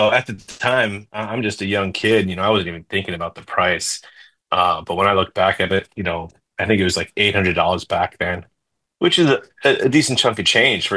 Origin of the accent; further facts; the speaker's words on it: New York, United States; So I'm born and raised in New York, Long Island